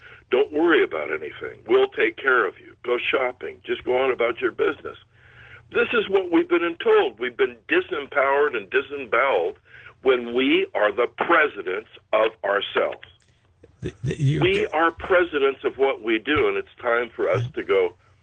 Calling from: Hinckley, California, United States; I'm calling from Hinckley, California.

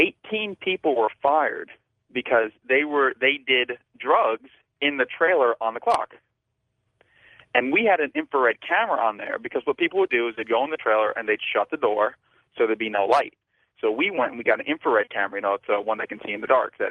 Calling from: West Palm Beach, Florida, United States; I'm calling from West Palm Beach, Florida.

